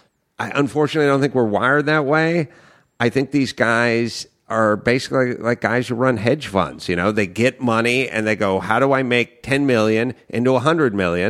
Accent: North Hollywood, California, United States; I grew up in North Hollywood, you know, just me and young Raffles

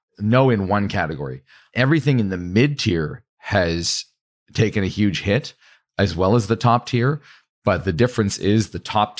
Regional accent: Canada; I'm actually Canadian

